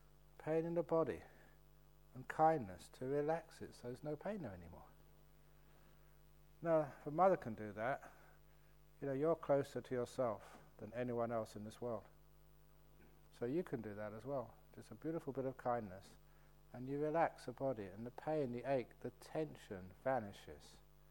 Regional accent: London, United Kingdom; growing up in London, parents were poor

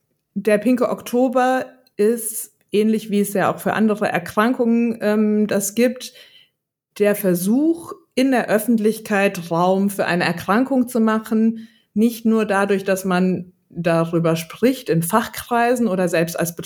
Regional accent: Marburg, Hesse, Germany; ich bin ursprünglich aus Oberhessen, wo man das R eigentlich nicht rollt, aus der Stadt Marburg.

